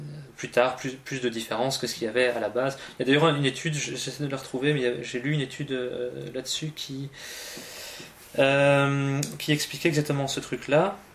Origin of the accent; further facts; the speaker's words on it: Belgium; je ne pense pas que ce soit comme ça chez nous en Belgique